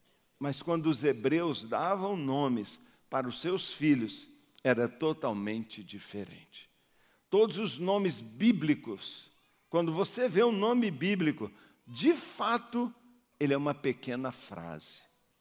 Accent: Brazil; nós somos brasileiros

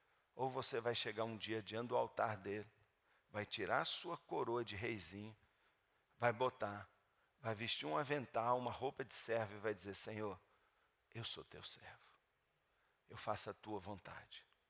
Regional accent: Belo Horizonte, Minas Gerais, Brazil; Eu sou de Belo Horizonte. Eu era da Terceira Igreja Batista.

